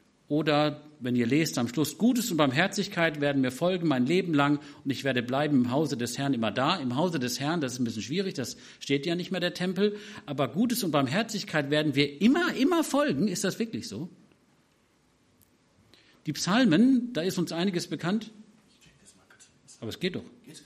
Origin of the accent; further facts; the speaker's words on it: Wiedenest, North Rhine-Westphalia, Germany; Ich komme aus Wiedenest, das ist, manche denken, das wäre die Organisation, aber das ist ein kleines Dorf.